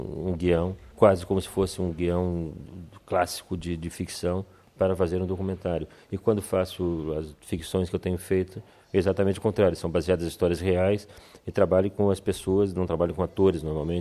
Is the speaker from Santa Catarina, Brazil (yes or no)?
no; Porto Alegre, Rio Grande do Sul, Brazil; born there; moved away as an adult; also born or lived in Guinea-Bissau / Mozambique; Eu nasci em Porto Alegre, não é? Era jornalista antigamente, mas em 76 fui para a África. Primeiro trabalhei na Guiné-Bissau como jornalista